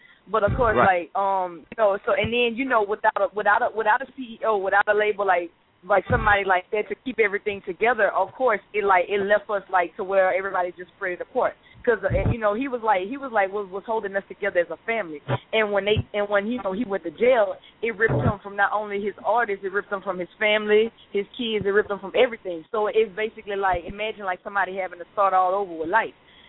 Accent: Baton Rouge, Louisiana, United States; Yeah, I'm from Baton Rouge, Louisiana. A lot of my people from New Orleans. Like my grandmother was born in New Orleans, but some of my people was born in Michigan. But yeah, I'm from Louisiana.

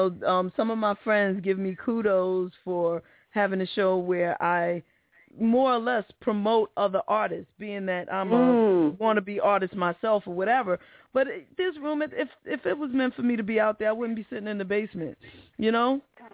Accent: New York, United States; But, you know, I'm a New Yorker, so that's how that goes.

